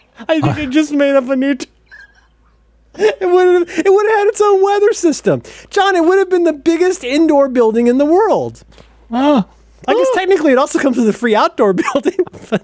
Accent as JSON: {"language": "English", "region": "Ohio", "country": "United States", "said": "Oh, Wolf. Sorry, I'm from Ohio."}